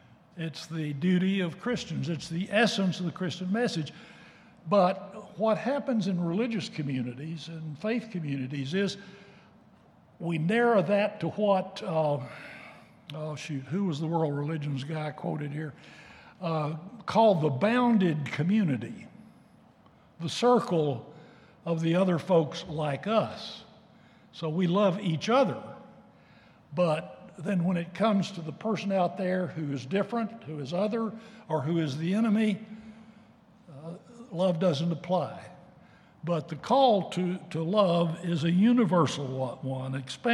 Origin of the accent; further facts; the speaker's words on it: Texas, United States; Growing up in Texas, man, they were clear about a word from the Lord about your personal salvation.